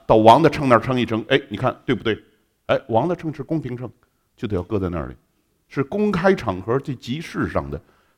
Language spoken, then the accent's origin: Chinese; China; 我们中国人是这个哈，发受之父母哈，这个所以中国人从来不剪短发的